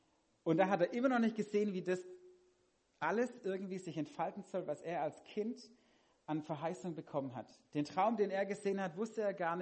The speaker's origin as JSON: {"language": "German", "town": "Herrenberg", "region": "Baden-Württemberg", "country": "Germany", "said": "ich komme aus Herrenberg, wo es auch ein Altdorf gibt, aber nicht das hier."}